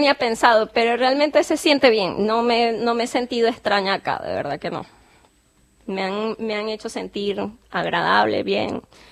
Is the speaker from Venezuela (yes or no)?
yes; Venezuela; now in 9 de Julio, Argentina; habla distinto, ¿de dónde es?